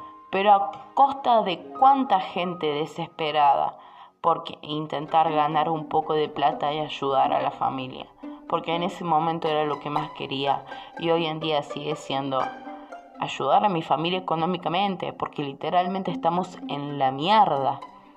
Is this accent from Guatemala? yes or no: no; Córdoba, Argentina; Yo viajé, yo soy de Córdoba Capital, viajé a Buenos Aires